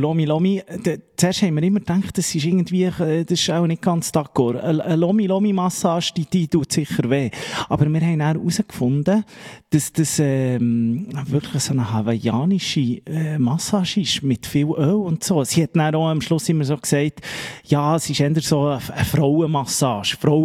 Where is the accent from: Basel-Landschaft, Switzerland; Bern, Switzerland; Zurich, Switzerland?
Bern, Switzerland; als Berner